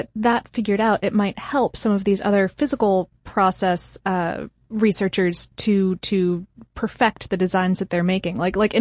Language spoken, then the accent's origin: English; Akron, Ohio, United States; born there; I was born in Akron, so I needed to point it out.